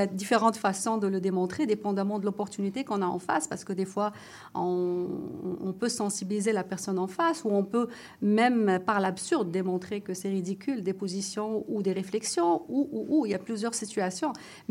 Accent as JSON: {"language": "French", "country": "Morocco", "said": "c'est pas parce que je suis marocaine qu'on va aller au Maroc"}